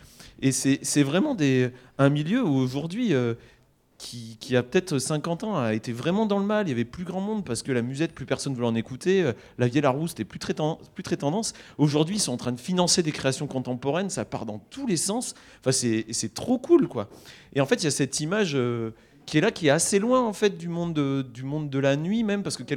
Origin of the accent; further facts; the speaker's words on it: Auvergne-Rhône-Alpes, France; Moi, je viens d'une zone rurale, je viens d'Auvergne